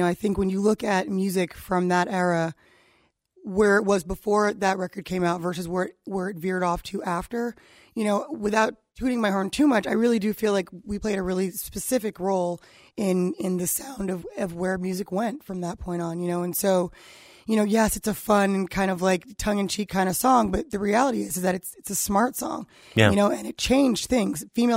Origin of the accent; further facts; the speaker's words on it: New York, United States; I had no idea that anyone would ever think that this was odd, or that because I was from New York, or that I was black, or that I was a girl